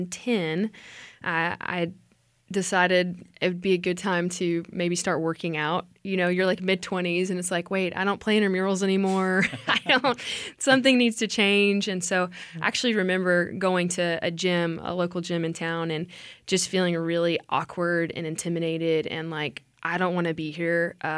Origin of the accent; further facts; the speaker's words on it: Houston, Texas, United States; now in Waco, United States; I'm originally from Houston.